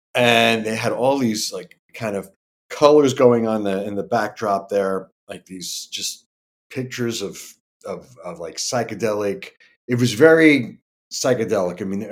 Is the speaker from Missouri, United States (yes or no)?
no; Staten Island, New York, United States; We grew up in Staten Island, and we used to go shopping. Food shopping on Saturdays in New Jersey because there was no tax.